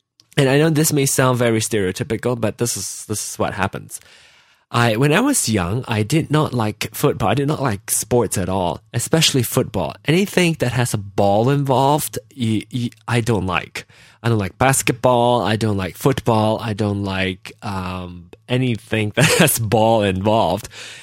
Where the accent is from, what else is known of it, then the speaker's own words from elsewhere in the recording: Kansas City, Missouri, United States; because we're both from Kansas City.